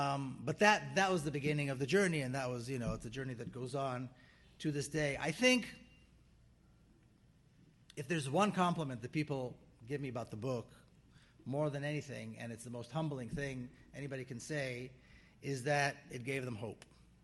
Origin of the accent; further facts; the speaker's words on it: Jerusalem, Jerusalem District, Israel; now in San Diego, United States; I was born and raised in Jerusalem, which is supposedly a mixed city.